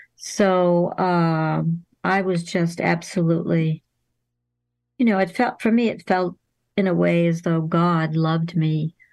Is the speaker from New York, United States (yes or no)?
no; Massachusetts, United States; Well, I grew up in the States in Western Massachusetts and about an hour's drive from Boston, and I went to university in Boston, an art school.